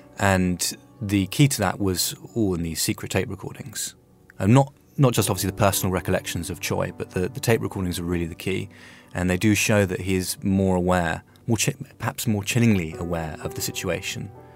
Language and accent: English; Australia; And finally today, listeners in my home country, Australia, will probably know Lee Sales